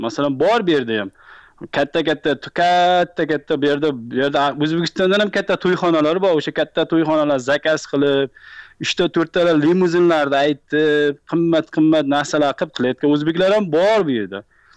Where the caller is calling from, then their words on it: United States; Biz Amerikadan. Amerikada istimot qilaman.